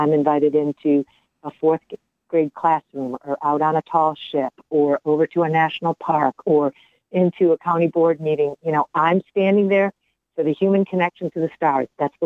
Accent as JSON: {"language": "English", "region": "Michigan", "country": "United States", "tie": "born or raised there", "said": "I mean, I grew up in Southeast Michigan, then I moved up here in 2002."}